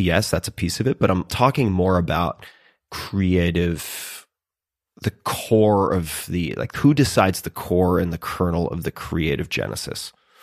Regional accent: New York, United States; Hopefully, I'm from Long Island. I apologize.

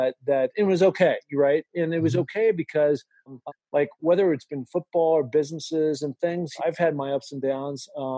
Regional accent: Seattle, Washington, United States; And when I was growing up in Seattle and running the stairs

